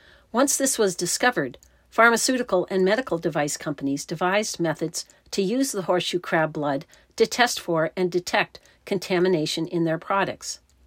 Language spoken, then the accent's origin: English; East Coast, United States; I grew up on the East Coast with frequent trips to Cape Cod, where horseshoe crabs were common on the shore.